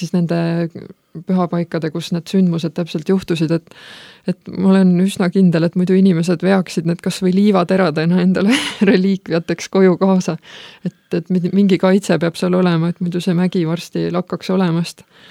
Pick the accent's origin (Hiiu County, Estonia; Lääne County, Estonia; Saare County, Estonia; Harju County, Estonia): Lääne County, Estonia; Haapsalu; me oleme Haapsalust ja meil on piiskopi linnus, mis on aastast 1200